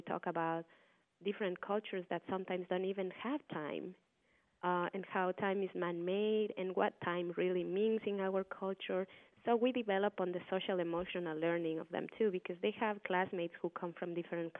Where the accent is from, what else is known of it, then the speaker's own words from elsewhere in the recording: Quito, Pichincha, Ecuador; I was born in Quito, the capital of Ecuador, and growing up in the admixed and bustling capital city with an impressive fusion of history and culture and ethnicities